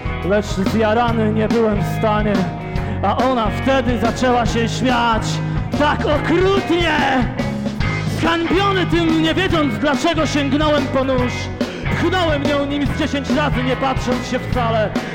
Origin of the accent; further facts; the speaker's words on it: Puławy, Lublin Voivodeship, Poland; Opowiem wam teraz starą historię, która wydarzyła się z miasta, z którego pochodzimy, czyli z Puław.